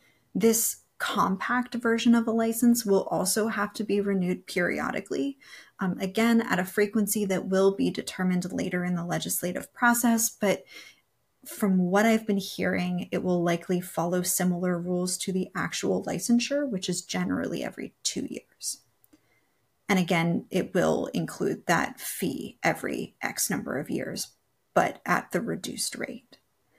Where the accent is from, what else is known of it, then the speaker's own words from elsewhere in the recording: New Jersey, United States; If my home state of New Jersey is in a compact with, say, Pennsylvania, Florida, Massachusetts, Texas, North Carolina, and Ohio